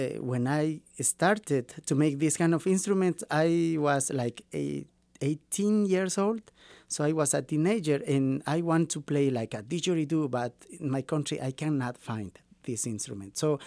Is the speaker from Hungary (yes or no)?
no; Bolivia; No. Yeah, I am from Bolivia. So it's so difficult to buy like these kind of instruments